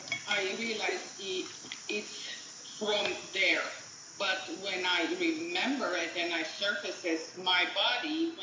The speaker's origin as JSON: {"language": "English", "country": "Romania", "second_language": "English", "moved": "as an adult", "lives_now": "United States", "said": "I'm from Romania."}